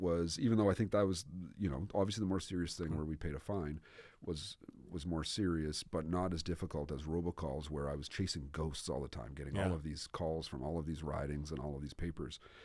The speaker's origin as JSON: {"language": "English", "town": "Antigonish", "region": "Nova Scotia", "country": "Canada", "tie": "born or raised there", "also_born_or_lived": "Cape Breton", "said": "Born in Cape Breton, but raised in Antigonish."}